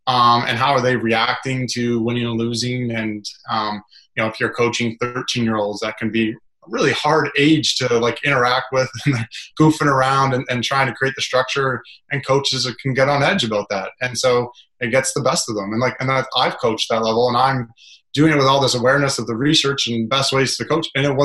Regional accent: North Bay, Ontario, Canada; … from North Bay, Ontario, my hometown.

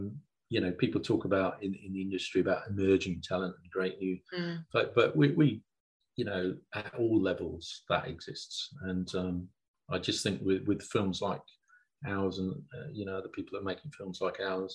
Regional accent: Southend, East of England, United Kingdom; I grew up in the Essex South. It's going to be shot in Southend, Canvey Island area, where I grew up as a kid and got up to all sorts of mischief.

